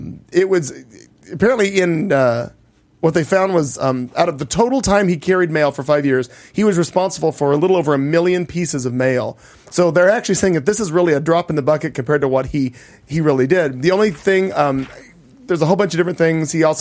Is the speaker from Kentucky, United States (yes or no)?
yes; Owensboro, Kentucky, United States; because I'm from the Midwest. I understand. Owensboro, Kentucky.